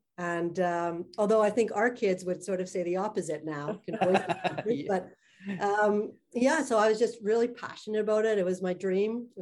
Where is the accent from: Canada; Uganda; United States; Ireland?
Canada; Montreal, Quebec; I grew up in Montreal. I love the city. I love the diversity in the city.